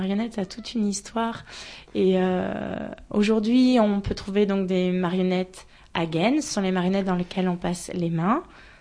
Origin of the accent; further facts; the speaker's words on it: Nouvelle-Aquitaine, France; Je viens de France, oui, j'habite en Charente-Maritime, à Saintes.